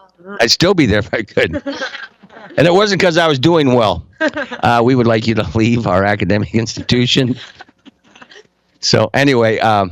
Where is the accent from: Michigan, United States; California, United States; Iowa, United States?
Iowa, United States; moved away as an adult; I came from Iowa 7 years ago.